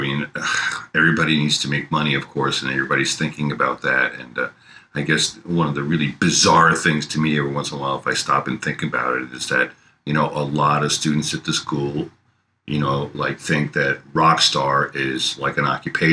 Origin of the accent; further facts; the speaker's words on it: New York, United States; I mean, I grew up in New York with WBAI